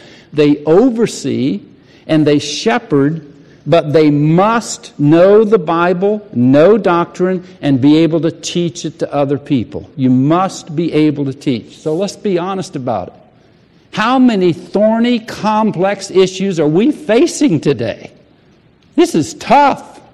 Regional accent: the South, United States; I was raised in the South as a teetotaler.

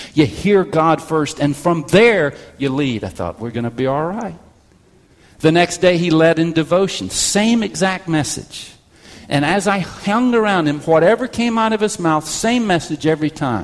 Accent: Oregon, United States; Now, I'm from Oregon.

